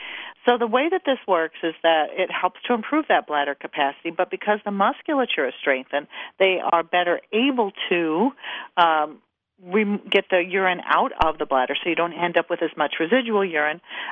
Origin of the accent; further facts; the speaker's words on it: Midwest, United States; I always say I'm from the Midwest.